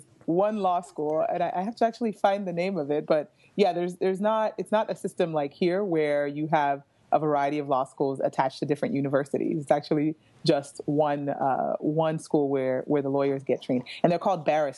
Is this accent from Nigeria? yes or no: yes; Nsukka, Enugu State, Nigeria; also born or lived in United States; I grew up in Nigeria until I was 10.